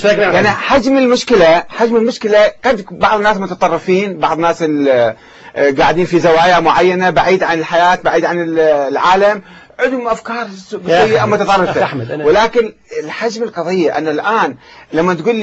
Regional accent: Iraq; 50 محطة فضائية عندنا بالعراق

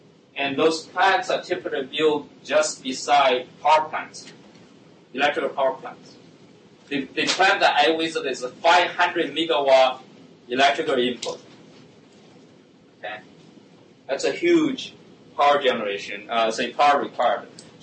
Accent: China; moved away; And I came from China. When I grew up, there was no hot water, so I didn't seldom take a shower, no water in the winter.

